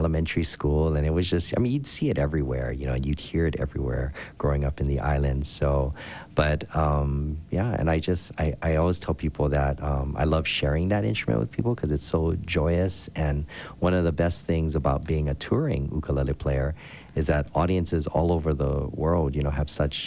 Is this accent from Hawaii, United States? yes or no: yes; Hawaii, United States; that's the way I was taught to say it, you know, growing up in Hawaii, ukulele.